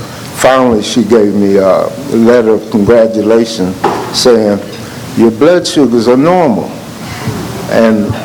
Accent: Seattle, Washington, United States; Good afternoon, everyone. … from Seattle.

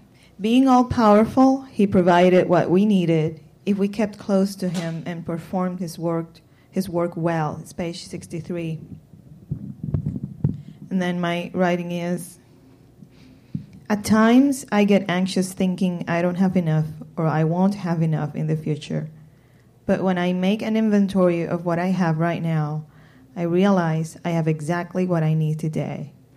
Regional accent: San Diego, California, United States; I come from San Diego.

